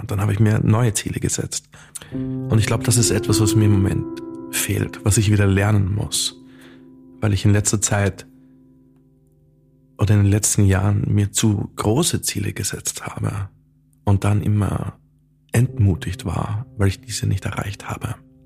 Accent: Vienna, Austria; das hier ist mein Podcast, den ich ins Leben rufe. Und kurz zu mir, ich bin 31 Jahre alt, ich komme aus Wien.

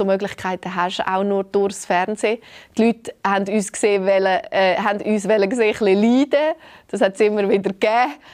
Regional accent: Oberägeri, Zug, Switzerland; Ich will der ganzen Schweiz meine Heimat zeigen und beweisen, dass Oberägeri der schönste Ort in der ganzen Schweiz ist.

